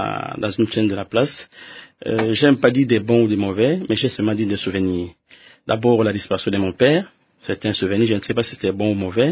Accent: Kinshasa, DR Congo; Je suis né à Yolo, sur l'avenue Fimi, numéro 14 et bis. Je suis né et grandi là-bas.

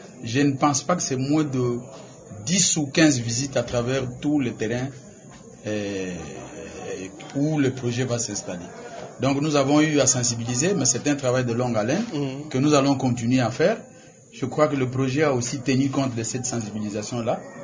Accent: Kenge, Kwango, DR Congo; J'ai parlé plusieurs fois à travers toutes les radios locales qu'il y a eu chez moi, à Kenge.

